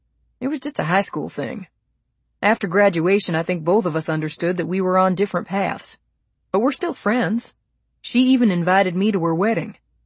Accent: New Jersey, United States; I'm from New Jersey, and I grew up working in a struggling family business.

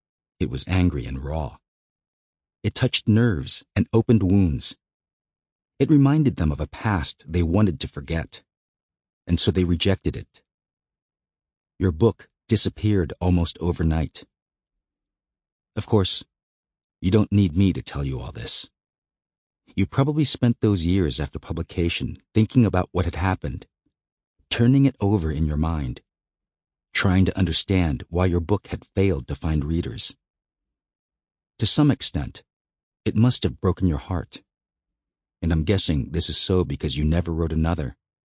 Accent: New England, United States; I saw myself as mixed race, half or half Japanese instead, and I was growing up in New England, where there are relatively few Asians.

